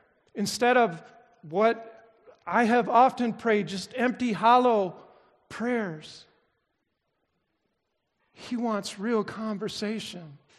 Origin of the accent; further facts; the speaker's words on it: Kalamazoo, Michigan, United States; Born and raised in Kalamazoo. Born in 1957.